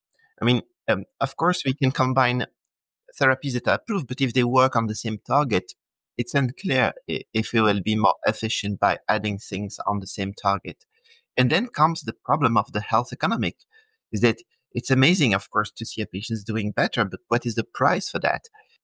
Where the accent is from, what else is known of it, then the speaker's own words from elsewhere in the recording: Belgium; accent: Belgian; my experience is that I've been working in three different European countries, in France, in Belgium, where my accent comes from, and in the UK.